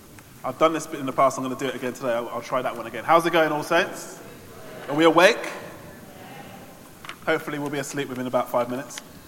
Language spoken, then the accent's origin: English; England, United Kingdom; Normally I'm a Brit. When it comes to football, I'm a Brit. I'm English.